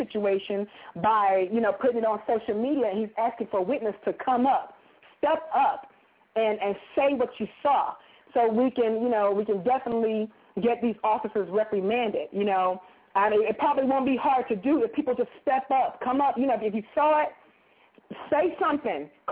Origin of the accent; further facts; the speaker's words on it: North Carolina, United States; That means 919, that's the triangle area of North Cackalack, which is my home state, y'all.